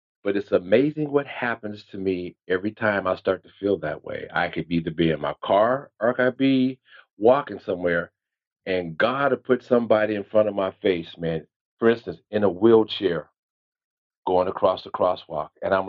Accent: Santa Rosa, California, United States; and I grew up here in Santa Rosa, California, which was the Raiders training camp back in the 60s and the 70s.

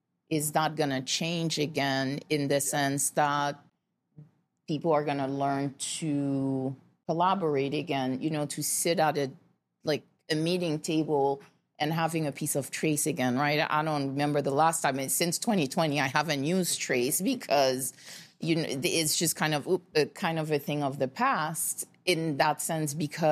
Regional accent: New York City, New York, United States; Because, like, as a New Yorker, I take the subway

